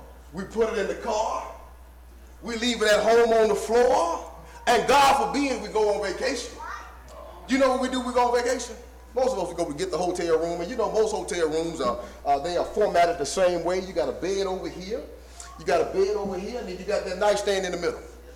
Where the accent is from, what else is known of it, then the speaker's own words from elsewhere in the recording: Montgomery, Alabama, United States; I'm from Montgomery, Alabama. And my grandfather, he used to raise horses and cows, all kind of livestock.